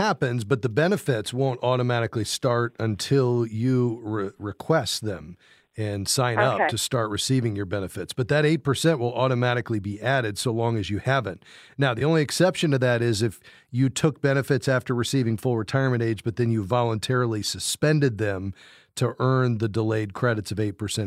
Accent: Fort Lauderdale, Florida, United States; Let's head to Fort Lauderdale, Florida, my hometown.

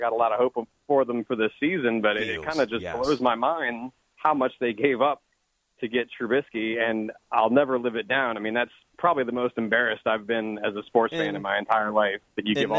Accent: Chicago, Illinois, United States; now in New Orleans, United States; I know I'm calling from New Orleans, but I'm actually a lifelong Bears fan as well. I was born in Chicago

